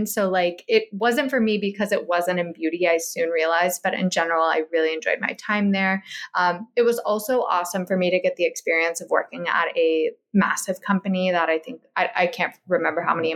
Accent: Kentucky, United States; I'm from Kentucky.

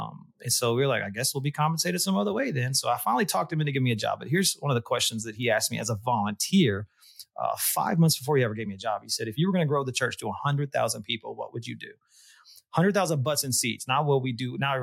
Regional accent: Dallas, Texas, United States; I'm originally from Texas. I'm currently sitting in Texas right now, north of Austin, where we live now. But my wife's from Texas too. We're both from the Dallas area.

